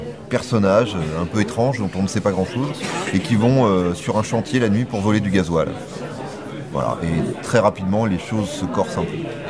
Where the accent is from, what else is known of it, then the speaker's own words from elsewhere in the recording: France; Mon père était américain, moi je suis français. J'ai même pas la double nationalité parce que mes parents n'étaient pas mariés.